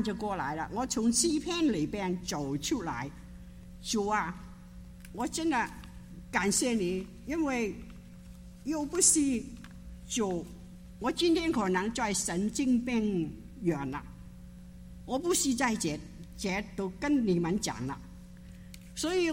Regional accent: Hong Kong; first language Cantonese; Chinese is a second language; 因为我从香港来一个人，我的家人都在香港。

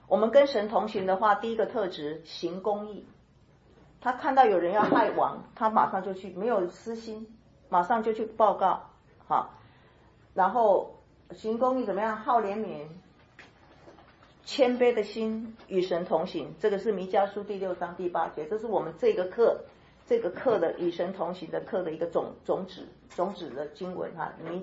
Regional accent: Taiwan; 我是台湾人，所以我的话会有一点哈，没有像你们那么好。

